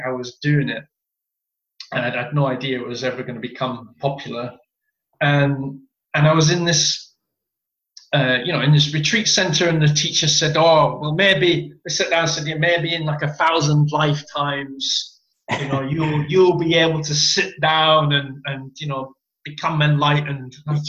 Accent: Barnsley, Yorkshire and the Humber, United Kingdom; born there; So originally I'm born from Barnsley, a small mining town in the north of England

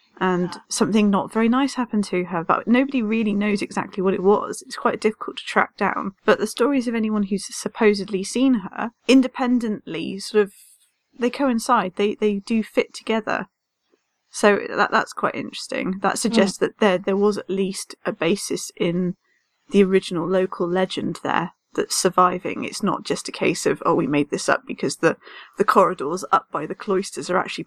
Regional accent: South West England, United Kingdom; I grew up in Dorset as well, obviously.

